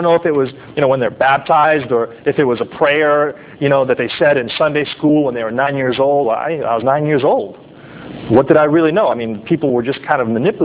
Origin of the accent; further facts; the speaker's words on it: Los Angeles, California, United States; I grew up in Los Angeles, and not the best part of town, and we had a saying that when I was a kid growing up